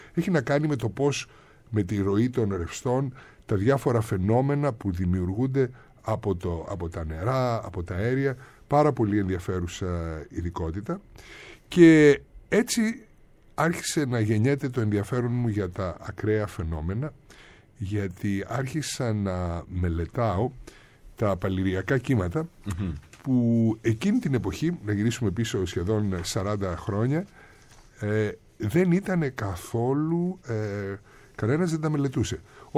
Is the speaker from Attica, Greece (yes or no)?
yes; Athens, Attica, Greece; οι γονείς μου μένανε στην Αθήνα, η μητέρα μου είναι από την Ελευσίνα, ο πατέρας μου κριτικός, και μεγάλωσα στην Αθήνα, μεγάλωσα στο κέντρο, ήμουν ένα παιδί της μεσαίας τάξης